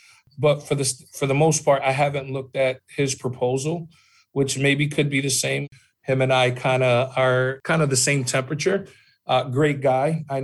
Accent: United States; But I think, you know, growing up in America with the different issues that are before us

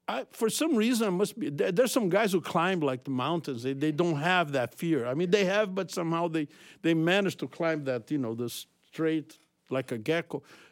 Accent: Rio de Janeiro, Brazil; so I'm not a guy from Ipanema. I'm a boy from Realengo, which is the west zone of Rio. It's still the city of Rio, but it's like 15 miles out west.

